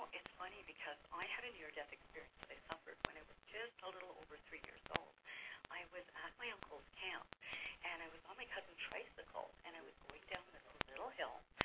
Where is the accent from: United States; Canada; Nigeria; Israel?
Canada; accent: French Canadian; My Canadian accent, eh? Yeah, I know. And you know what? A lot of people don't know, but this is actually a kind of, how would you say it, a nice French Canadian.